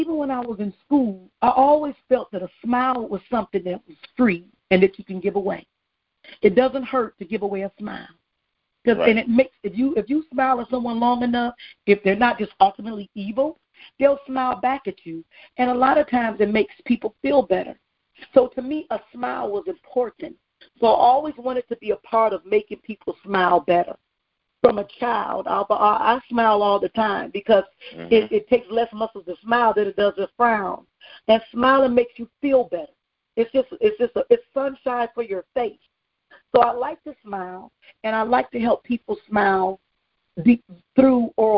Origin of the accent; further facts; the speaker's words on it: Detroit, Michigan, United States; now in Florida, United States; I'm originally from Detroit, and I was in the Navy, and I ended up getting stationed in Florida, and that's where we ended up settling.